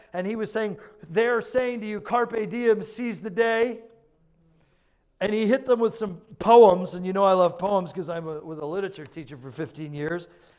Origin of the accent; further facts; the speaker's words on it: New York, United States; When I was in New York, and so many of us were enjoying the trip and all the rest, of course, it was, my hometown, so there's a lot of memories there.